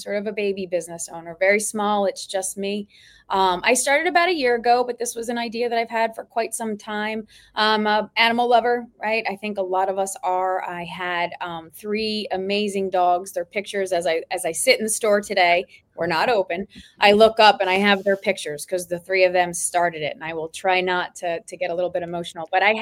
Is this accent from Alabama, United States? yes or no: no; New Jersey, United States; And yeah, welcome to my hometown.